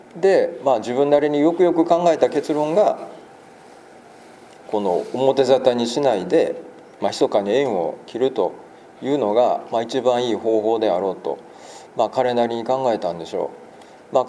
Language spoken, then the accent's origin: Japanese; Hyogo, Japan; 私は、実はこの辺り、出身の人間なので、ちょっと懐かしい気もしますが